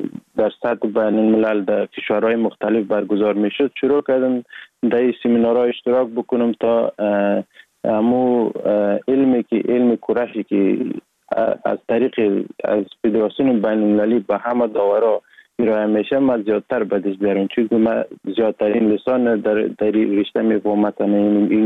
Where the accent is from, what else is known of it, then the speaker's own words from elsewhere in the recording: Sheberghan, Jowzjan, Afghanistan; also born or lived in Sar-e Pol; اصلا زاده ولایت سرپل هستم، در ولایت جوزجان کلان شدیم. تحصیلات ما، مکتب ما، همه چیز ما در ولایت جوزجان خواندیم. اصلا کورش هم در دوران طفولیت از اون ولایت جوزجان شروع کردم. ولایت جوزجان شهر شبرغان،